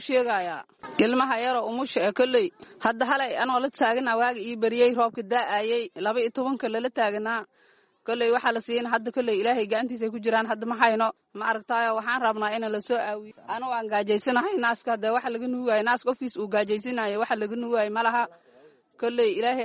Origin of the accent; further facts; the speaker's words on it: Middle Juba, Somalia; waxaan ka imaanay arle salagle la dhahaayo